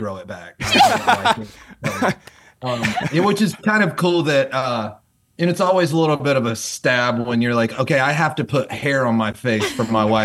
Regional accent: North Carolina, United States; You know what? I'm from North Carolina. I was living in the mountains of North Carolina in my 20s, and we got snowed in for like a week.

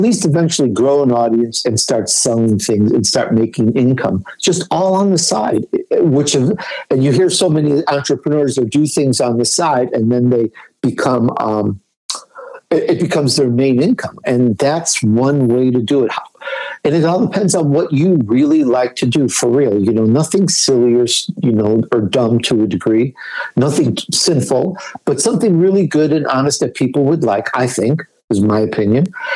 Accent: Chicago, Illinois, United States; accent: Chicago; first language English; I'm sure my Chicago comes out in my speech. You can tell I'm from the Great Lakes region. I'm basically Italian, but English, because of my age, English became my first language.

